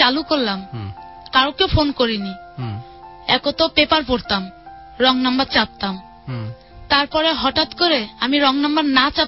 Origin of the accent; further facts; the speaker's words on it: Khulna, Khulna Division, Bangladesh; ছোটবেলায় আমি যেখানে বড় হয়েছি খুলনা, ঠিক সেই জায়গায় নিয়ে যায়।